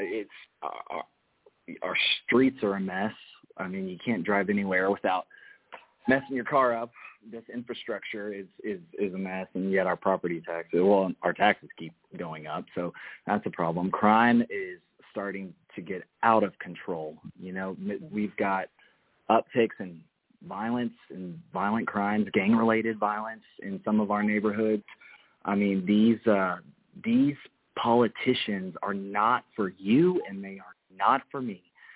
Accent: Dallas, Texas, United States; Well, I was born in Dallas. I'm a Texas native, born and raised.

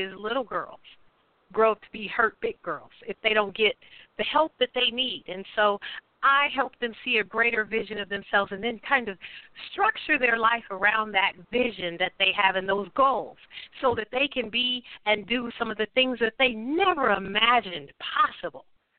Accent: Topeka, Kansas, United States; I hail from Topeka, Kansas, where I currently reside.

